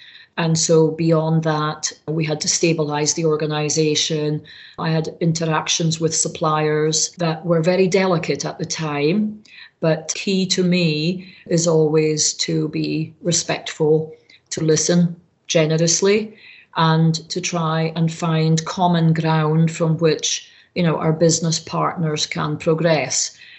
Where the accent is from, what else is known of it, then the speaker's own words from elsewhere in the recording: Scotland, United Kingdom; As a Scot from the Highlands of Scotland, I was the first to get a college education in my family.